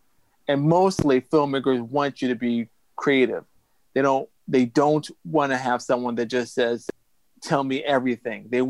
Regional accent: New York, United States; I'm from New York. I'm from New York.

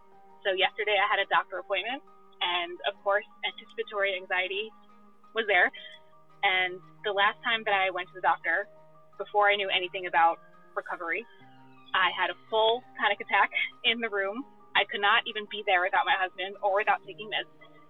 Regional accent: New York, United States; I am from Long Island, New York.

